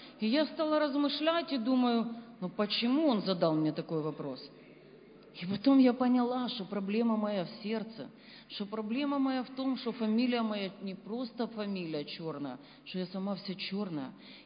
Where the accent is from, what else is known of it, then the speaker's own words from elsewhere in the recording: Kremenchuk, Poltava Oblast, Ukraine; я сама из Кременчуга